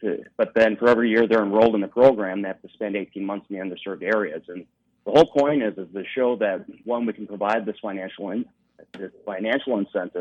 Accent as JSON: {"language": "English", "town": "Marinette", "region": "Wisconsin", "country": "United States", "tie": "born or raised there", "said": "I was born and raised in Wisconsin, grew up in Marinette, right on the Wisconsin-UP border."}